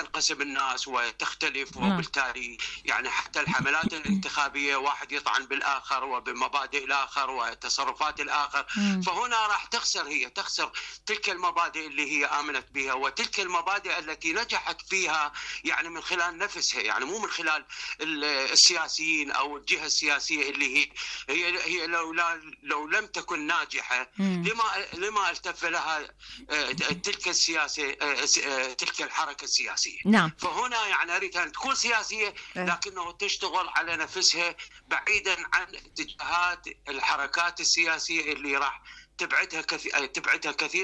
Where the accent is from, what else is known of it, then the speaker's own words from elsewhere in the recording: Iraq; تجارب عندنا بالعراق